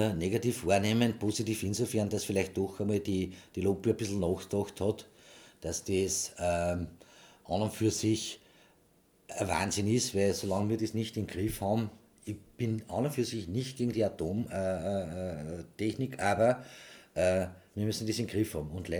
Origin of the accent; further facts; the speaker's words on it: Linz, Upper Austria, Austria; born there; geboren in Linz, bin 62 Jahre